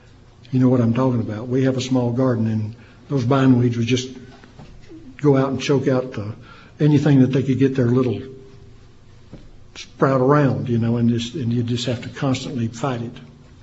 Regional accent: Texas, United States; So I'm from West Texas.

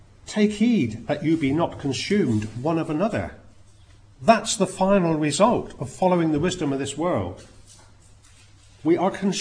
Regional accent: South West England, United Kingdom

